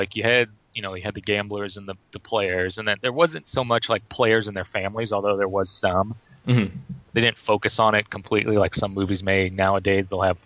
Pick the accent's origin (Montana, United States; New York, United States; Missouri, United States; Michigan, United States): Missouri, United States; St. Louis; especially, we're from St. Louis, so Mark McGwire was huge